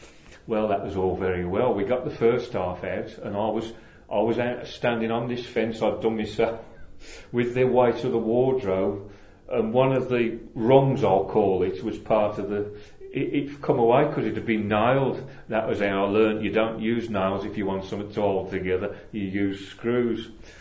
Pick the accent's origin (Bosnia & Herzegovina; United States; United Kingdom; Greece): United Kingdom; Kingstanding, West Midlands; born there; these people saw this family moving in from Aston, not knowing I was born in Kingstanding.